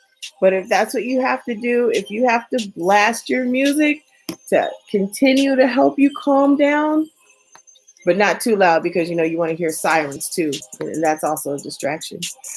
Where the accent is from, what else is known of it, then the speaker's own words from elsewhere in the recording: California, United States; I'm from California, but right now I'm living on the East Coast.